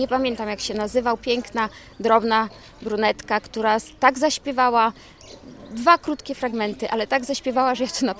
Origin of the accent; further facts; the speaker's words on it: Białystok, Podlaskie Voivodeship, Poland; przyjechałam na wspaniały festiwal Poloneza z Białegostoku, także z niedaleka.